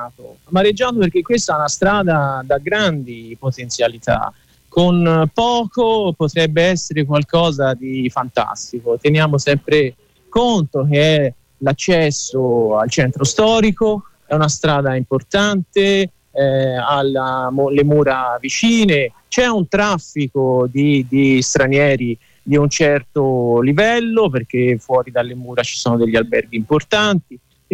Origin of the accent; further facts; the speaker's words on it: Florence, Tuscany, Italy; born there; ho un negozio di ottica qui in Via Romana, sono fiorentino di nascita, ho scelto questa strada perché io sono qui da pochi anni, prima stavo in un'altra zona, Via della Vigna